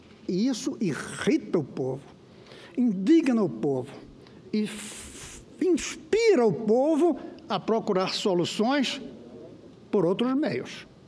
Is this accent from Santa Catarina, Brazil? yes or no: no; Pernambuco, Brazil; accent: Pernambucan; abriu mão de meu sotaque pernambucano